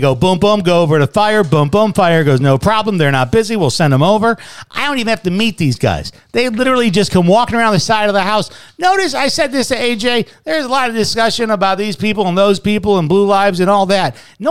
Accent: Chicago, Illinois, United States; Back in the day, me and my friends, a couple times growing up in Chicago, we were shot at, right?

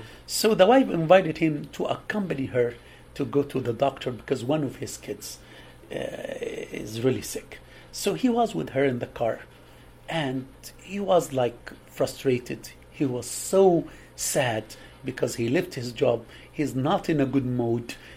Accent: Egypt; I'm Egyptian

